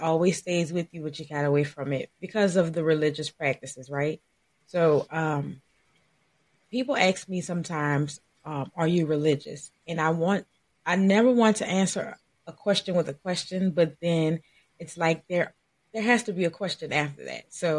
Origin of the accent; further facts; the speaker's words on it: New Orleans, Louisiana, United States; Well, I'm from New Orleans, so a lot of people say we have the Southern hospitality.